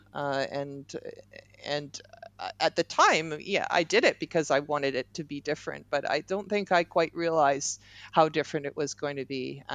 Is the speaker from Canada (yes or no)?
yes; Toronto, Ontario, Canada; born or raised there